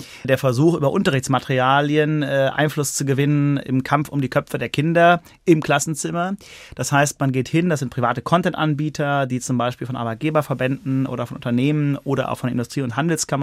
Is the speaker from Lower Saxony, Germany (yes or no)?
no; Frankfurt, Hesse, Germany; Ich weiß ein Stück weit, wovon ich spreche, als Frankfurter.